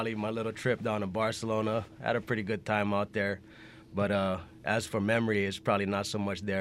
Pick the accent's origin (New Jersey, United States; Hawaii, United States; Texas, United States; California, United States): Hawaii, United States; Honolulu; I'm from Honolulu, Hawaii.